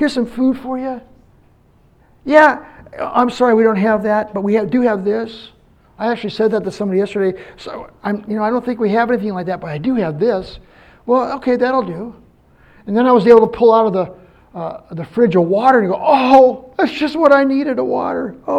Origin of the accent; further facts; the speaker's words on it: Turtle Lake, United States; I was talking to the kids from my hometown, Turtle Lake. Now, here's something significant. Turtle Lake has 500 people in it.